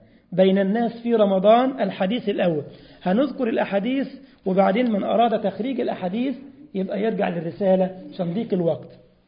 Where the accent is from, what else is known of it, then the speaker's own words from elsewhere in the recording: Egypt; يعني كما يقال عندنا في مصر، بيجيب لك من كل فيلم أغنية